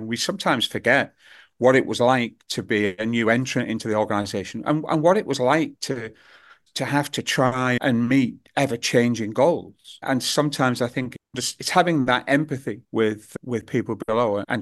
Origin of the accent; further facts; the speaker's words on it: Liverpool, North West England, United Kingdom; Sorry, I'm from Liverpool. I can't help it.